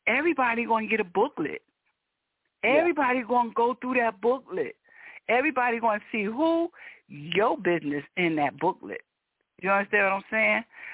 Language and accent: English; Newark, New Jersey, United States; They named the park after my son and where we from. I'm original from Newark, New Jersey.